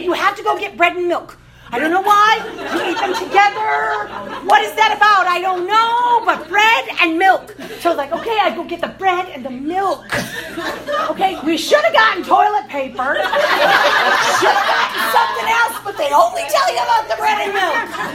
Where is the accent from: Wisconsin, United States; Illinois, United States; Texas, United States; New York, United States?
Wisconsin, United States; moved away; I have to confess to you, I had to look on a map where North Carolina was. I was from Wisconsin. I didn't know.